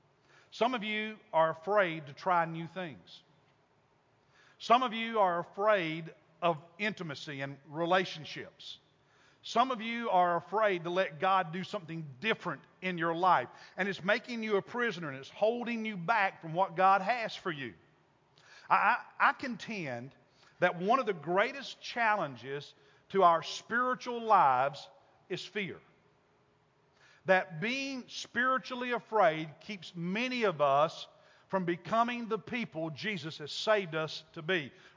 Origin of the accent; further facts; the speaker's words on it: Kentucky, United States; Most of you know that I grew up in Kentucky in the mountains